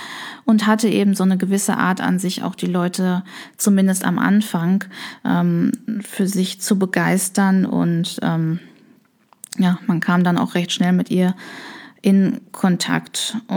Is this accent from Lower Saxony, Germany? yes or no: no; North Rhine-Westphalia, Germany; wir stammen aber beide hier aus dem Ruhrgebiet, sehr nah beieinander